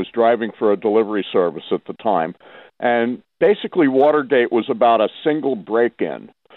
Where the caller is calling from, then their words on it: Accord, New York, United States; I'm calling from Accord, New York.